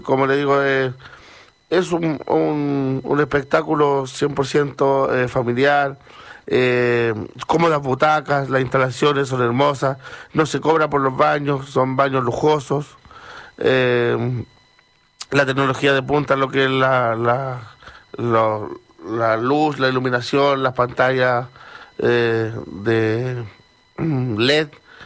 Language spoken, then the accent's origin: Spanish; Talca, Maule, Chile; Igual yo me alimento de completos. Soy de Talca.